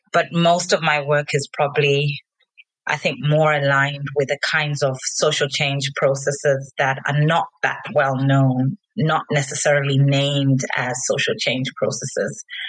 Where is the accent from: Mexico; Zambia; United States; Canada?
Zambia; also born or lived in United Kingdom; And so I was born there, but I am actually grew up in and know myself to be a Zambia located here on the African continent. So that's where I grew up. That's who I am. Yeah, that's where I'm from.